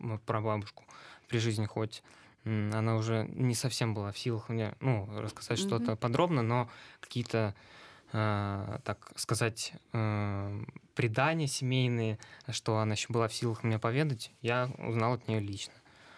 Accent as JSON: {"language": "Russian", "town": "Volgograd", "region": "Volgograd Oblast", "country": "Russia", "said": "Да, сам я из Волгограда."}